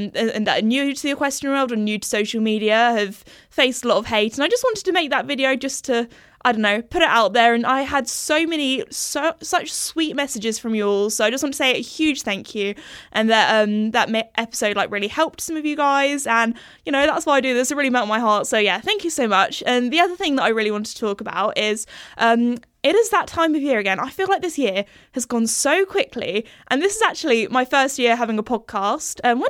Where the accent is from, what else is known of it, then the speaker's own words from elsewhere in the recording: England, United Kingdom; sorry, I'm being very British here talking about the weather